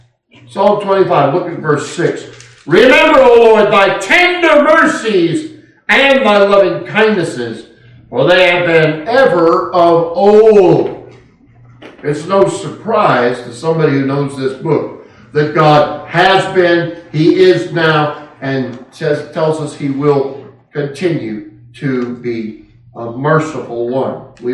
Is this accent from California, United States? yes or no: yes; California, United States; born or raised there